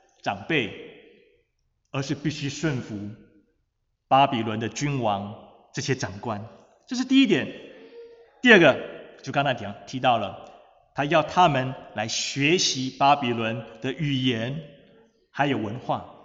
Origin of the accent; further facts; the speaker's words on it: Taiwan; 像我的家乡台湾也曾经被日本人占领了50年